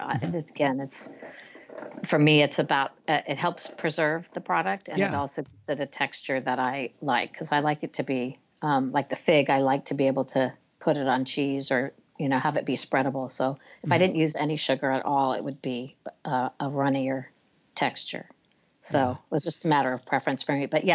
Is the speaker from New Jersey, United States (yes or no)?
no; Burbank, California, United States; So I grew up in that world on this farm in Central California, but also just as a child growing up in Burbank